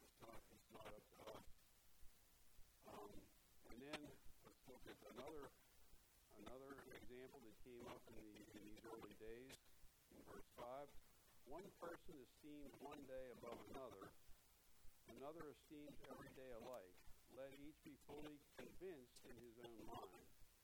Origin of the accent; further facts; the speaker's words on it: Pennsylvania, United States; Pennsylvania was, I grew up in Pennsylvania. Pennsylvania had some pretty strict blue laws.